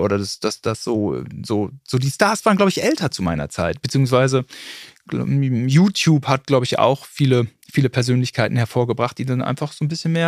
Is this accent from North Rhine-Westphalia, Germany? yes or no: no; Berlin, Germany; ich komme aus Berlin, da können tatsächlich viele Russisch.